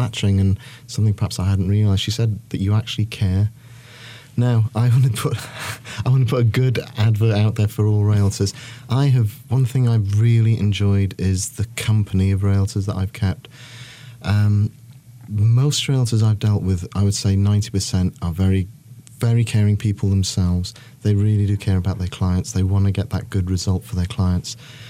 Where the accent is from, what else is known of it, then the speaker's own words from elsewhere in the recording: Manchester, North West England, United Kingdom; moved away as an adult; now in North Carolina, United States; As you probably gather, I'm not from around here. We came here in 2003 from Manchester in England.